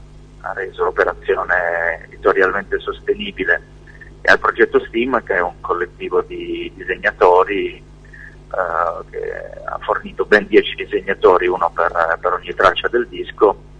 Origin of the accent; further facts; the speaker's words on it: Turin, Piedmont, Italy; born there; Sì, sono nato a Torino, poi in realtà le mie origini sono molto più isolane, sono mezzo sardo e mezzo siciliano.